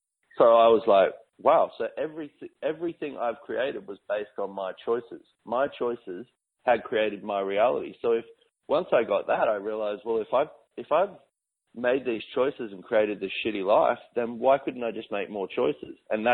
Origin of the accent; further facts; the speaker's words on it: Sunshine Coast, Queensland, Australia; especially where I grew up in the Sunshine Coast, Queensland, Australia, which is so like small life syndrome of magnitude